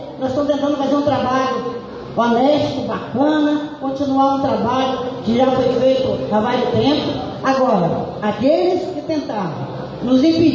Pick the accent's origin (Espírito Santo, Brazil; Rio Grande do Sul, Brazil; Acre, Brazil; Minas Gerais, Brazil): Espírito Santo, Brazil; Conceição da Barra; sou de Conceição da Barra